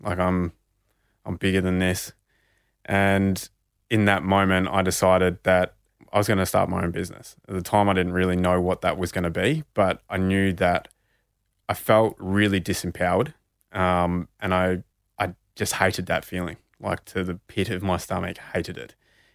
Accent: Bendigo, Victoria, Australia; being Indigenous and growing up in Bendigo, you know, in the 90s and early 2000s

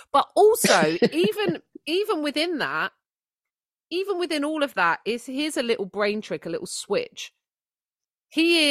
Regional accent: United Kingdom; so as British people, we're bottlers, right?

